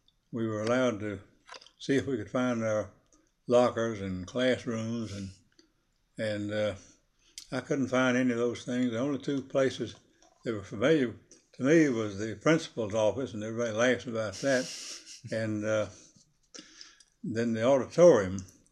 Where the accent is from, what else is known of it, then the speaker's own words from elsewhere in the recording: Orlando, Florida, United States; born there; I was born in Orlando, Florida, May 1st, 1925.